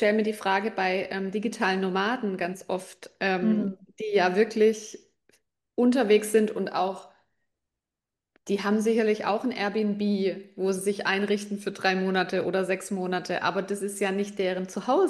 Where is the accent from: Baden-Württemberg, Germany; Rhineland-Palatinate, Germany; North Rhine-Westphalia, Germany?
Baden-Württemberg, Germany; Bei uns im Schwabenland